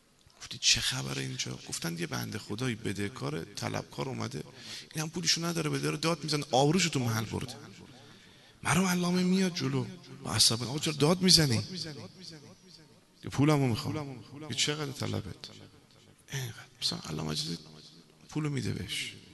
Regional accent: Tabriz, East Azerbaijan, Iran; من خودم تبریزی هستم

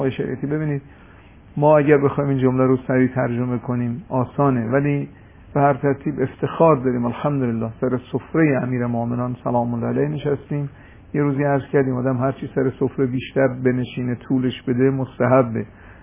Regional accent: Mashhad, Razavi Khorasan, Iran; خب من مشهدی هم خراسانی هم

